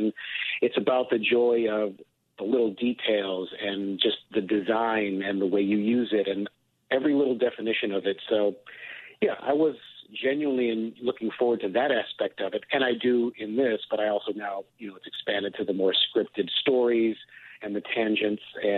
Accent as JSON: {"language": "English", "region": "Michigan", "country": "United States", "tie": "born or raised there", "accent": "Midwest", "moved": "as an adult", "lives_now": "Chicago, United States", "said": "I moved to Chicago after college, and I was born in Michigan, went to school in Michigan, and then moved to Chicago after..."}